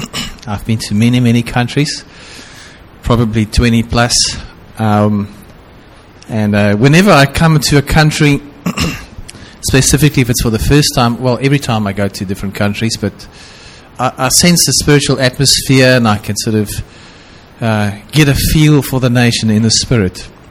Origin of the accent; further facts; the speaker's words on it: Stellenbosch, Western Cape, South Africa; Christelle and I come from Stellenbosch.